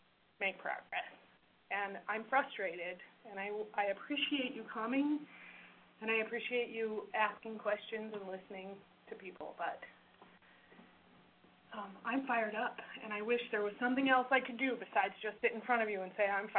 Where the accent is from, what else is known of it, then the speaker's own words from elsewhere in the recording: Kodiak, Alaska, United States; I'm from Kodiak, born and raised, and home, doing good work, I hope.